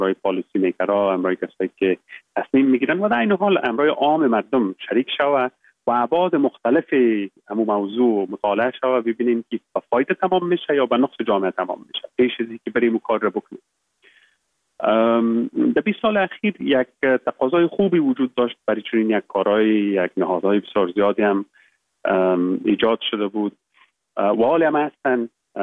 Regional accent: Baghlan, Afghanistan; born there; moved away as an adult; also born or lived in Kabul; ما در ولایت بغلان متولد شدیم. یکی از ولسوالی‌هایش خوست و فرنگ نام دارد. صنف 7 مکتب یا صنف 8 مکتب و بعد در لیسه استقلال کابل درس خواندیم. زمینه تحصیل مساعد شد که بعد از صنف 12 بیاییم به انگلستان،

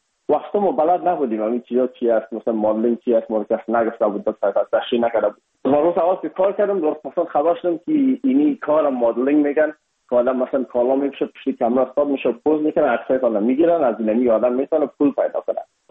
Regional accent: Afghanistan; ما از افغانستان هستیم یکمک لهجه و فرق داشت

